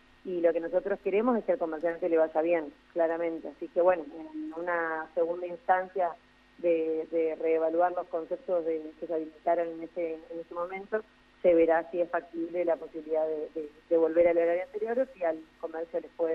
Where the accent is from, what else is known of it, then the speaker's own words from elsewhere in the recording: Argentina; como argentinos